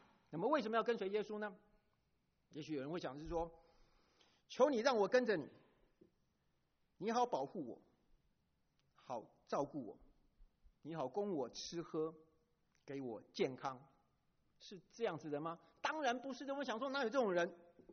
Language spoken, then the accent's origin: Chinese; China; 我们中国人这个数学很好啊，